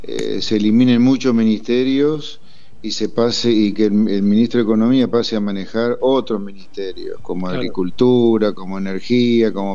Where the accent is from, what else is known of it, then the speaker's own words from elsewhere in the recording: Argentina; me hago como argentino